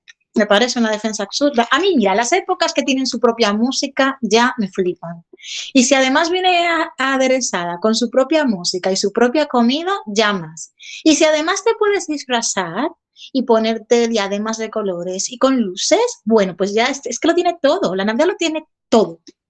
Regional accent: Dominican Republic; Mira, en República Dominicana somos más de los Reyes Magos.

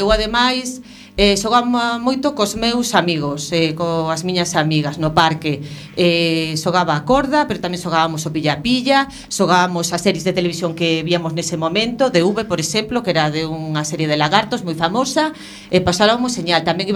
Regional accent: Ourense, Galicia, Spain; Son de Ourense.

